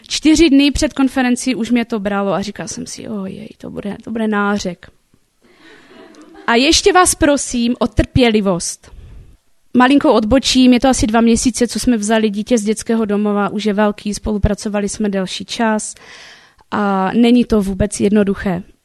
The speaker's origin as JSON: {"language": "Czech", "town": "Havířov", "region": "Moravian-Silesian Region", "country": "Czechia", "said": "Jsem z Havířova"}